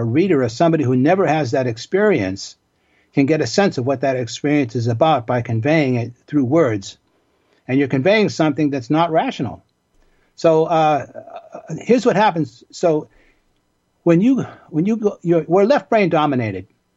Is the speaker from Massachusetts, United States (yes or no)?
yes; Boston, Massachusetts, United States; I grew up in Boston in the neighborhood of Dorchester. We like to brag … is from Dorchester.